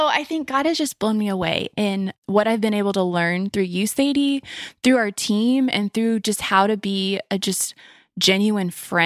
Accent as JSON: {"language": "English", "region": "California", "country": "United States", "said": "And I just said, y'all, by the way, I'm from California."}